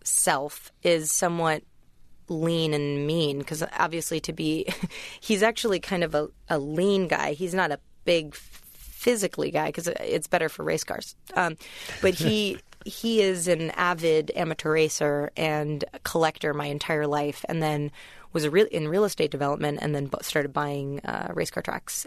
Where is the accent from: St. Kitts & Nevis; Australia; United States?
United States; I was the only American at my college, and I felt, especially being American and being in England